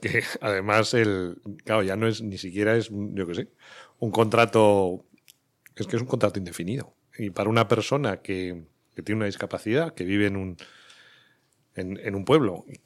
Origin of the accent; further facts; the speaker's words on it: Soria, Castile and León, Spain; Yo soy de Soria.